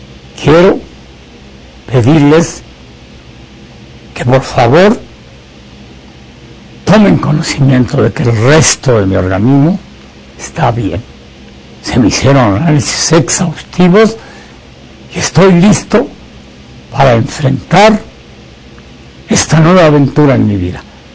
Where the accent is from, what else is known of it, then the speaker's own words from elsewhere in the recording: Mexico; A mi pueblo de México, que tanto amo y a quien le debo todo lo que soy